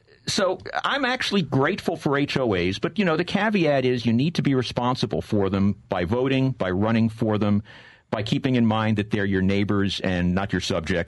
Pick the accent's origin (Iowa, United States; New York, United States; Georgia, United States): New York, United States; Brooklyn; moved away; I'm originally an expatriate Yankee. I come from Brooklyn. And when I first came down here in 77